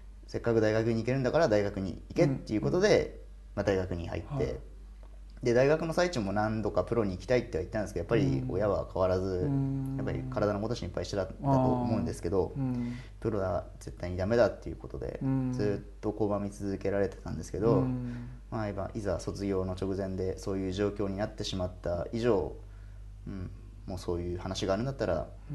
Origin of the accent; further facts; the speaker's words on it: Akita, Japan; 2007年の秋にその国民体育大会が、僕の地元の秋田県で、開催される予定で